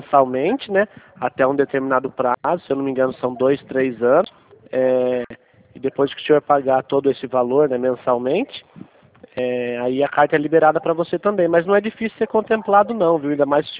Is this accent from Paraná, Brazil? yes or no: no; Santa Bárbara d'Oeste, São Paulo, Brazil; sou do interior de São Paulo, de Santa Bárbara.